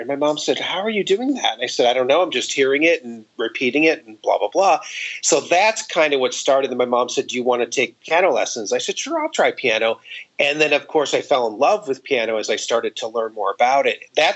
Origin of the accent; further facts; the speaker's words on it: Cleveland, Ohio, United States; And because I'm from Cleveland, Ohio.